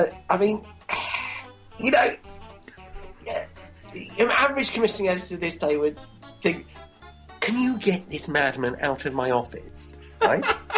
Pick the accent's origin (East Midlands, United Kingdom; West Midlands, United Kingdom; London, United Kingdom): West Midlands, United Kingdom; Birmingham; I mean, I came from Birmingham, like me, you see.